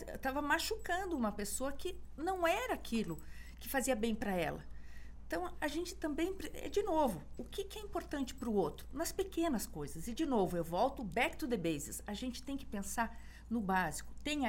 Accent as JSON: {"language": "Portuguese", "town": "Curitiba", "region": "Paraná", "country": "Brazil", "said": "eu sou de Curitiba, né, do Paraná, do Leite Quente, pelando a gente."}